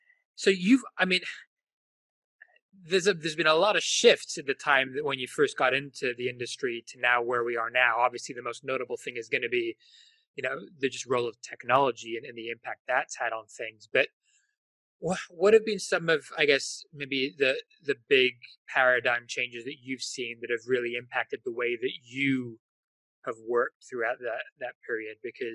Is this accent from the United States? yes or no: no; Spain; I grew up in Spain.